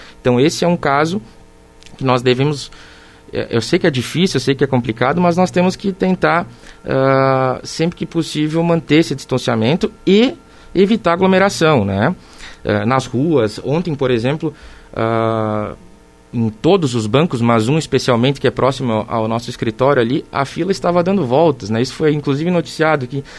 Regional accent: Nova Prata, Rio Grande do Sul, Brazil; now in Lagoa Vermelha, Brazil; tem amigos de longa data e novos que fiz quando retornei aqui, né? Uma cidade que eu sou de Nova Prata

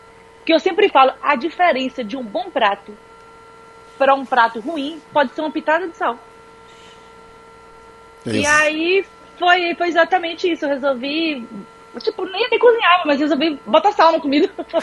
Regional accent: Salvador, Bahia, Brazil; moved away as an adult; now in London, United Kingdom; Isso, sou soteropolitana.

